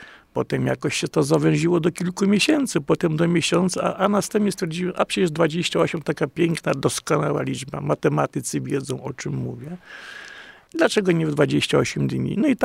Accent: Wrocław, Lower Silesian Voivodeship, Poland; born there; bo ja urodziłem się we Wrocławiu

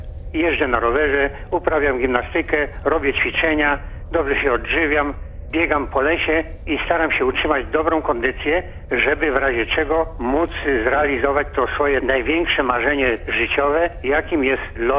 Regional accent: Lower Silesian Voivodeship, Poland; ponieważ pochodzę spod Jeleniej Góry. Tam jest widok na Karkonosze

